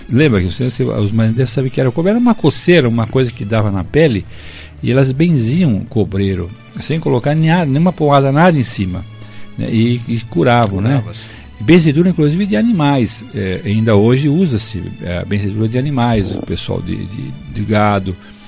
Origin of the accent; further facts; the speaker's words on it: São Paulo, Brazil; mas nós não somos aqui, somos de São Paulo, tá?